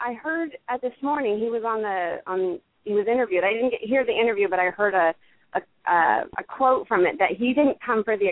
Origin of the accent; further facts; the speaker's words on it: Seattle, Washington, United States; he ran at Emerald Downs, where we're from Seattle.